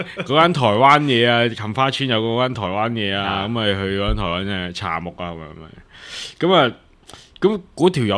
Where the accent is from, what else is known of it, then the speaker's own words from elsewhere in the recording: Hong Kong; 那么譬如我们去我们香港人去其他地方。